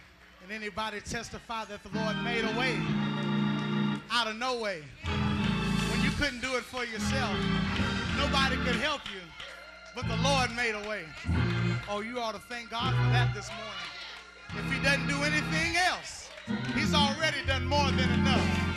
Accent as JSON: {"language": "English", "town": "Mansfield", "region": "Texas", "country": "United States", "lives_now": "Princeton, United States", "said": "I'm from Mansfield, Texas. I'm a country boy up here in Princeton, New Jersey."}